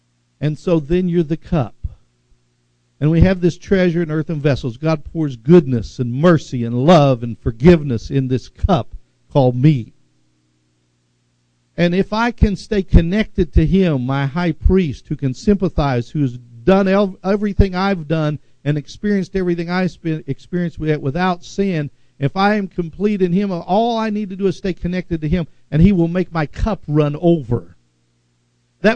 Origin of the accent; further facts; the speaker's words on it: Tulsa, Oklahoma, United States; also born or lived in Tahlequah; When I was about in fourth grade, we lived in Tahlequah for a while. Most of my life I grew up in West Tulsa. My mom was homesick for her mom, and so we moved down here for a while.